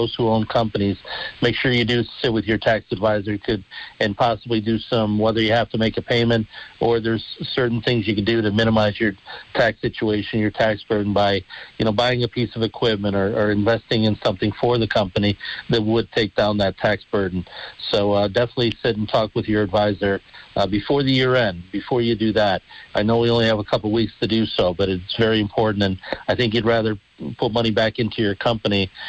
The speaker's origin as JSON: {"language": "English", "town": "Dunmore", "region": "Pennsylvania", "country": "United States", "tie": "born or raised there", "said": "I love Dunmore. It's my hometown. It'll always be my hometown."}